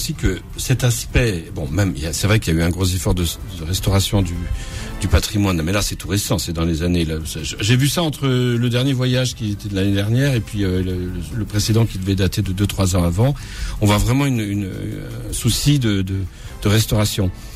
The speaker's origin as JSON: {"language": "French", "region": "Corsica", "country": "France", "said": "Moi, je suis très paresseux parce que je suis corse."}